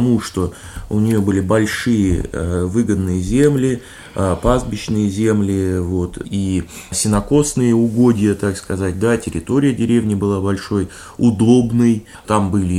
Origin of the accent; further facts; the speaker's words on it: Novosibirsk, Novosibirsk Oblast, Russia; И что я живу здесь, значит, я новосибирец, да, я новосибирец.